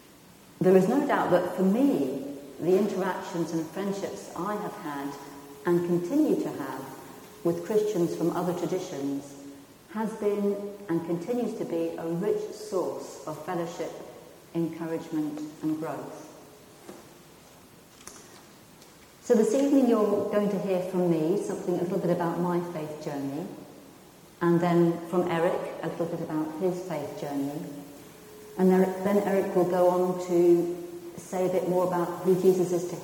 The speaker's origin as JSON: {"language": "English", "region": "London", "country": "United Kingdom", "tie": "born there", "said": "I was born in London, the eldest of four daughters, a lovely couple from Northern Ireland, Anthony and Imelda. My parents are Belfast. They had moved to London for better work"}